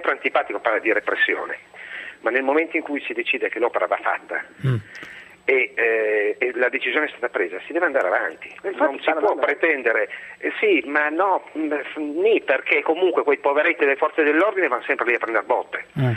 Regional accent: Piedmont, Italy; io sono cresciuto in Alta Val di Susa, adesso purtroppo non ci vivo più, però la frequento molto frequentemente.

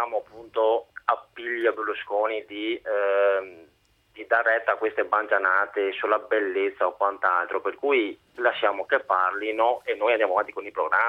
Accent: Venice, Veneto, Italy; qui in Veneto, visto che sono di Venezia.

